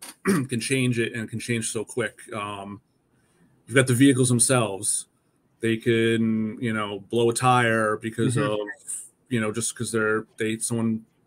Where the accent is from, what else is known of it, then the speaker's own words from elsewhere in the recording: New York, United States; I'm from New York. I used to drive down to South Carolina every year, go to the Southern 500, which is in Darlington.